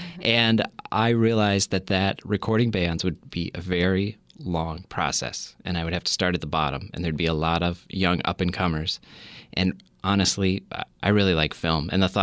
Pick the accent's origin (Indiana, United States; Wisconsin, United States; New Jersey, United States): Wisconsin, United States; Green Bay; I grew up in Green Bay, Wisconsin. And I went back to Green Bay, and I ended up getting hired.